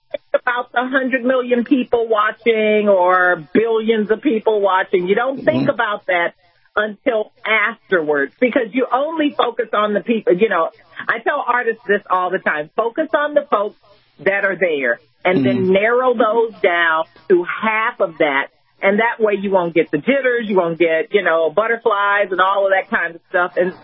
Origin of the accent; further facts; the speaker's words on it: Texas, United States; I love football. I'm from Texas. So, you know, football is in my blood.